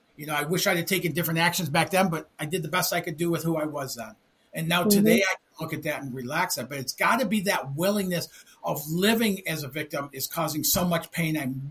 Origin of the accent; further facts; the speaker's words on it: Detroit, Michigan, United States; You know, and I worked for a long time and growing up in Detroit, man, my mom was full Italian growing up with their family.